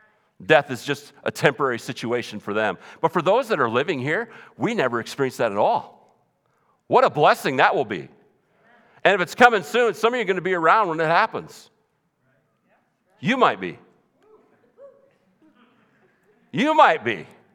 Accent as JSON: {"language": "English", "region": "Minnesota", "country": "United States", "said": "I'm from Minnesota originally. Something about cold air I just love."}